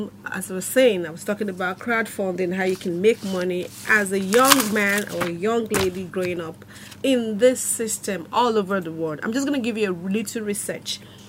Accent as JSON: {"language": "English", "country": "Nigeria", "said": "maybe because I'm a Nigerian, I see only Nigerians."}